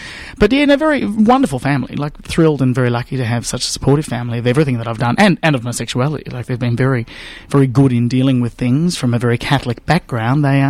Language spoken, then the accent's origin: English; Bendigo, Victoria, Australia; Well, it all began in Bendigo, actually. I grew up in Bendigo.